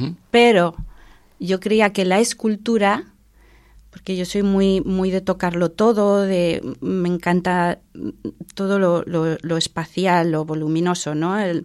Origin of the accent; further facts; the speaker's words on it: Maliaño, Cantabria, Spain; yo vengo de Cantabria, de Maliaño, que es un pueblo obrero con muchas fábricas, Alcatel, grandes hornos de fundición. Yo jugaba de niña en esas fábricas